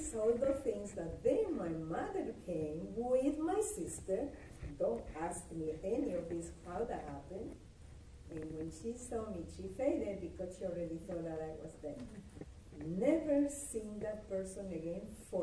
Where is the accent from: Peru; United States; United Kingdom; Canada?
Peru; When I was 10 years old, in my city, I'm from Peru, and we have a lot of earthquakes.